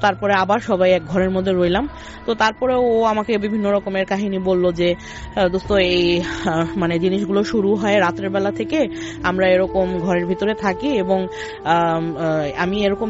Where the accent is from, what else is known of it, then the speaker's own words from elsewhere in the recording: Dhaka, Dhaka Division, Bangladesh; আমি farm gate থেকে এসেছি